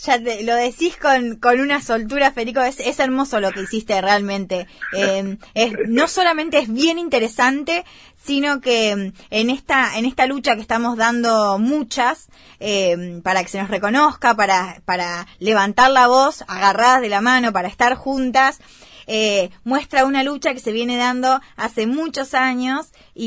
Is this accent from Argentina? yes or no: yes; Argentina; como argentina y como mujer